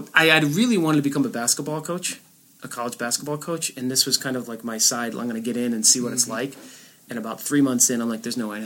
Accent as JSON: {"language": "English", "region": "New England", "country": "United States", "tie": "born or raised there", "said": "I grew up in New England the whole time."}